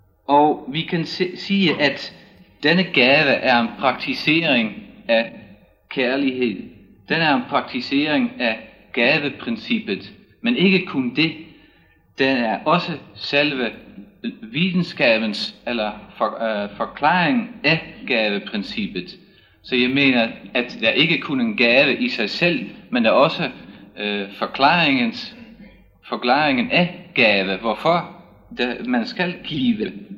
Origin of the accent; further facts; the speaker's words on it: Netherlands; Danish is a second language; jeg er desværre, eller måske ikke desværre, men jeg er altså hollænder